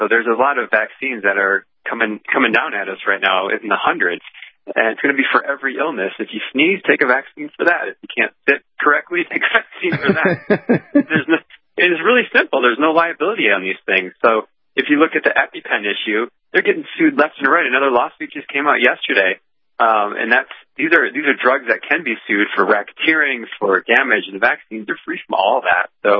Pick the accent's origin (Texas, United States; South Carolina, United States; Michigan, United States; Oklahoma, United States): Michigan, United States; I grew up in Michigan, pretty close to Canada, so I a lot of those accents bled over to my upbringing, so I have those in my downloaded in my DNA, too.